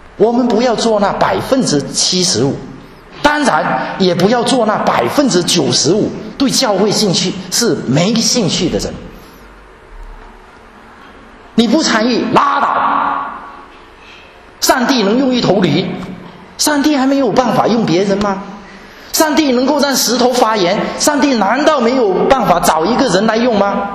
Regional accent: Guangdong, China; accent: Teochew; 这个我们潮州话，这个有一句话跟这个普通话的谐音不太一样

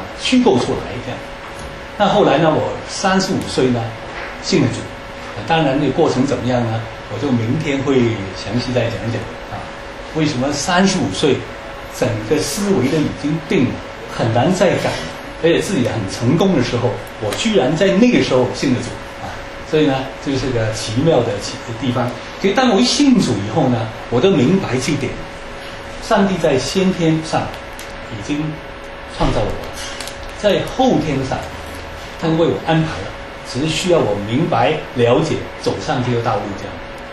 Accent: Hong Kong; also born or lived in China; 因为我在大陆出生，4岁到香港，在香港长大的

